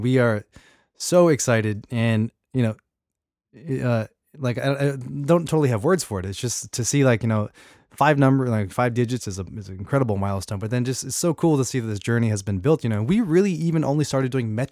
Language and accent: English; Texas, United States; I'm from Texas and I've never been to Santa Fe.